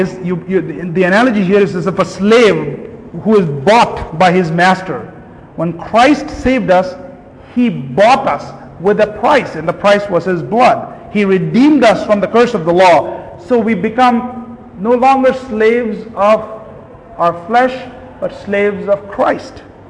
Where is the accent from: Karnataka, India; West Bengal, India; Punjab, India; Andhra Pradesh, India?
Karnataka, India; Bangalore; When I was growing up in Bangalore, there was Burma Bazaar.